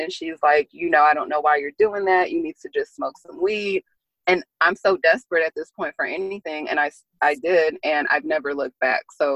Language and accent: English; the South, United States; So I grew up in the South, and so that gives about the whole view of my relationship with cannabis as a child.